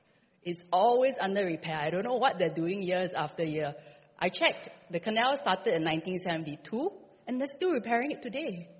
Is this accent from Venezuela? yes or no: no; Bukit Timah, Singapore; I grew up in Bukit Timah, various stages, Newton, up and down.